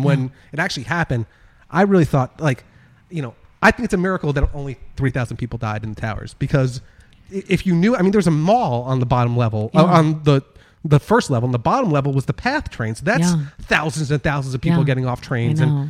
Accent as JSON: {"language": "English", "region": "New Jersey", "country": "United States", "said": "I told you earlier, I'm from New Jersey."}